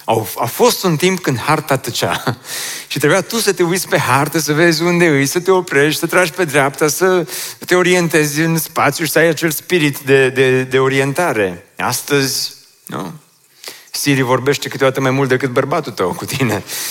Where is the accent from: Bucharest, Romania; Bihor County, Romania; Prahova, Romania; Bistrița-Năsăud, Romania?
Bihor County, Romania; Oradea; eu am crescut aici în Oradea, în Ioșia, pe strada Belșugului.